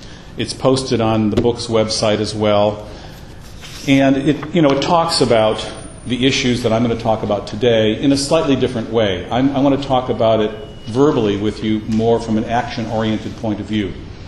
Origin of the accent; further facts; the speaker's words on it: Ferndale, Michigan, United States; also born or lived in Detroit; now in California, United States; I was raised in Michigan. I was raised in Ferndale. I lived in Detroit. I've got family in Michigan.